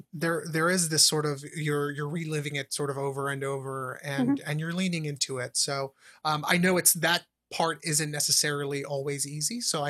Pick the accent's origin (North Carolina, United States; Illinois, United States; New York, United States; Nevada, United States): New York, United States; New York City; And I grew up here in New York City in the South Bronx.